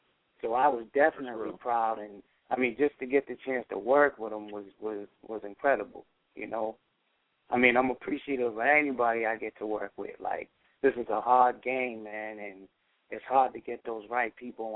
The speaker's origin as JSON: {"language": "English", "town": "Boston", "region": "Massachusetts", "country": "United States", "said": "I know I'm from Boston, so all"}